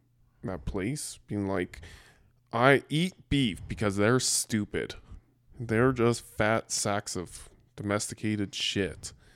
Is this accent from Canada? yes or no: yes; Canada; I'm still Canadian.